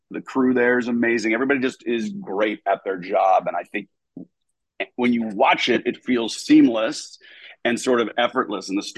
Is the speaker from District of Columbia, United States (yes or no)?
yes; Washington, District of Columbia, United States; Yeah, I grew up in Northwest D.C. on what I always called the less fancy DC Chevy Chase side